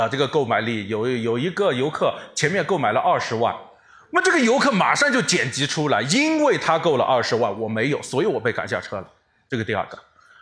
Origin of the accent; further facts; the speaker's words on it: Yunnan, China; 因为这个事情可能因为我们都是云南的嘛，都在长期在云南